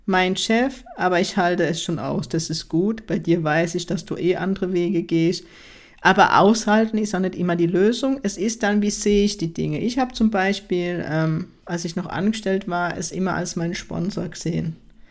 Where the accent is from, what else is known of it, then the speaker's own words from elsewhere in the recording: Kurpfalz, Germany; Bei uns in der Kurpfalz heißt es einfach Dummschwätzer.